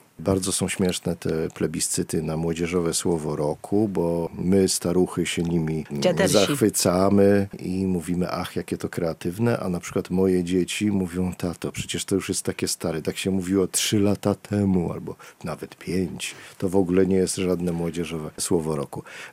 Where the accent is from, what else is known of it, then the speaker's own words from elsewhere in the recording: Kraków, Lesser Poland, Poland; accent: Kraków dialect; No, na pole wychodzimy i mówimy po krakowsku, no.